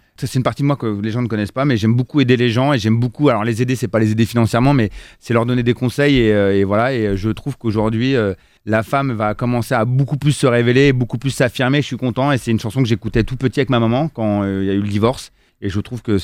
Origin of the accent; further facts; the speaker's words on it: Rungis, Île-de-France, France; Et j'ai grandi, moi, à Rungis.